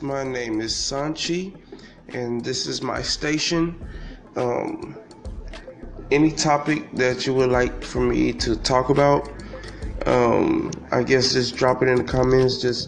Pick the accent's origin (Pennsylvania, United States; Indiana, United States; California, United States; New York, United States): California, United States; Los Angeles; now in Florida, United States; Like I said, I'm from Los Angeles, 28 years old. Like I said, just kind of starting out the field. But anyways, you know, currently in Florida.